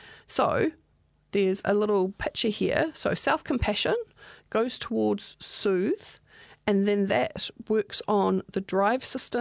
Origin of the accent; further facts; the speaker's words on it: Australia; I find being Australian, it doesn't have some of the issues that we have